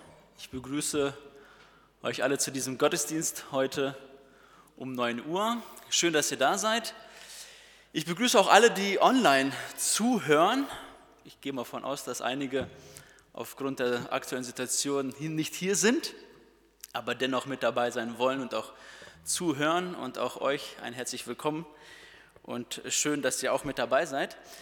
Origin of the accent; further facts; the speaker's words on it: Herford, North Rhine-Westphalia, Germany; ich komme aus Herford, also nicht ein Risikogebiet.